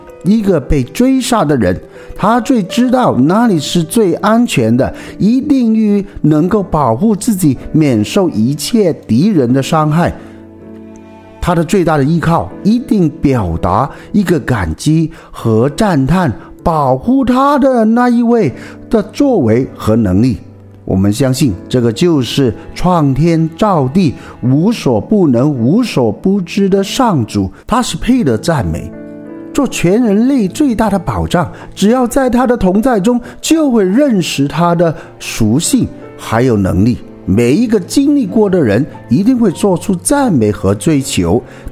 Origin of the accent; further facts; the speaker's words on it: China; 就好像我们中国人有一句话，水能覆舟，也能载舟。